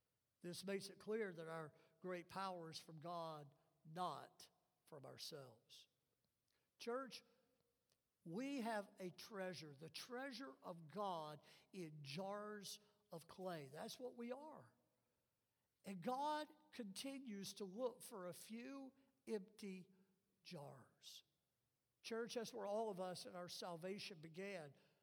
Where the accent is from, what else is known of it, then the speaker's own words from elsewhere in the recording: the South, United States; accent: southern; today I know I still talk with nasality and my inherited southern accent.